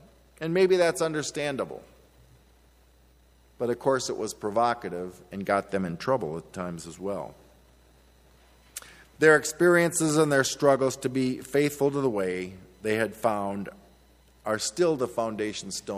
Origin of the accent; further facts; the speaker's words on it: Beloit, United States; a buddy of mine who I grew up with in Beloit at the First Presbyterian Church there